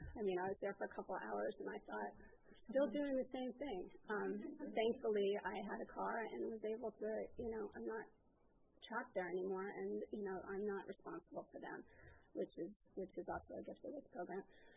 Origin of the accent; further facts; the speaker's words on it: New York, United States; I grew up in New York. I have two parents that are married. I was just back there this past weekend at a wedding